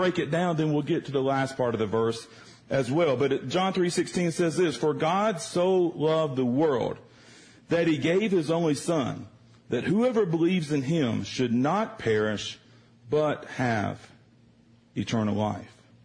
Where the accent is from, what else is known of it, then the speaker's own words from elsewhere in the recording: Georgia, United States; I live in the state of Texas. I am not a Texan. I am not arrogant, and I don't believe Texas is the savior of the world, okay? Just going to let you know that really fast, all right? Actually grew up in the state of Georgia